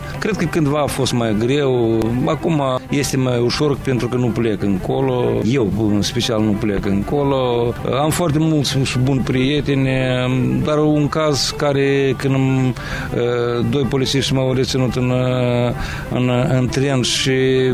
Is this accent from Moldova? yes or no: yes; Tiraspol, Transnistria, Moldova; Și sunt din Tiraspol, sunt din mezul Transnistriei